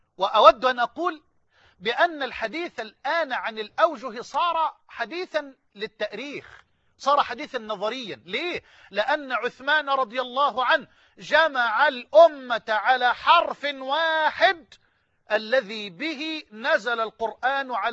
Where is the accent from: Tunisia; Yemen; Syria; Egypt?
Egypt; خنقه، يعني خده كده من الطوق بلغتنا كمصريين